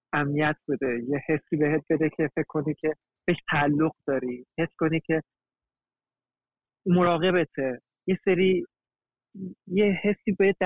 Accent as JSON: {"language": "Persian", "country": "Iran", "tie": "born or raised there", "also_born_or_lived": "Turkey", "moved": "as an adult", "lives_now": "Czech Republic", "said": "با اینکه 20 سال توی ایران به دنیا اومدم، بزرگ شدم، درس خوندم، اونجا عاشق شدم، دوستای خوب رو پیدا کردم"}